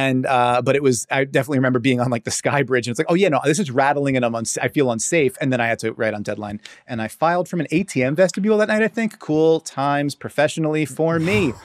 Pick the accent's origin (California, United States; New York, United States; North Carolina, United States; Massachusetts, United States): New York, United States; Staten Island; I grew up on Staten Island around a lot of people who really wanted to make sure that you knew how plugged in they were